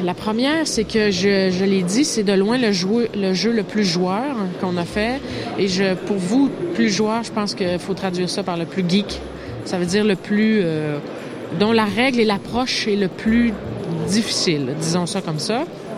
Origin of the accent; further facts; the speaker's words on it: Canada; parce que ça n'a rien à voir avec la façon dont ça se fait chez nous au Canada.